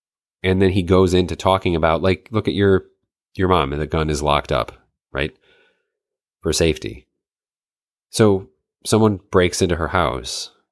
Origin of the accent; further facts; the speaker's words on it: Michigan, United States; I grew up in the North Woods of Michigan. So people, it was hunting, like that's what you did.